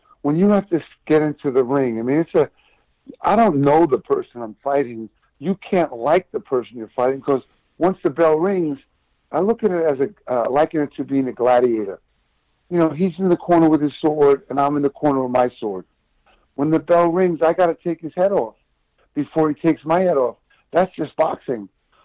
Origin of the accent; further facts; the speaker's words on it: Canada; I'm Canadian. I got to get up to St. John's, Newfoundland to see where my family lived growing up.